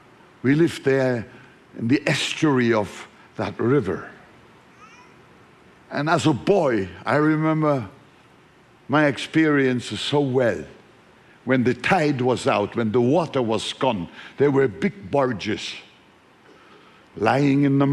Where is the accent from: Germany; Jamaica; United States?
Germany; Hamburg; also born or lived in Frankfurt; I grew up in North Germany, just north of Hamburg, the city of Hamburg. It's amazing. You know, I grew up in Hamburg. Later on, I lived in Frankfurt. But I'm neither a hamburger nor a Frankfurter.